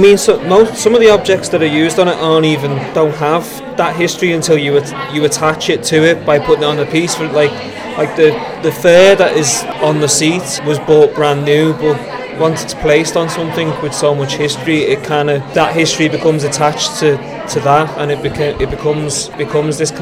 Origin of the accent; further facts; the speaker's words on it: Liverpool, North West England, United Kingdom; now in Dublin, Ireland; I'm from Liverpool and I live in Dublin now, yeah.